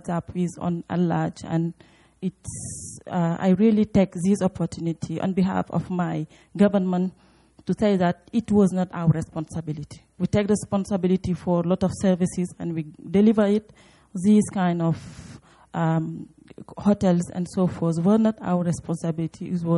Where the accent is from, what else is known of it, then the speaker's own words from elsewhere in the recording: Senegal; I'm from Senegal.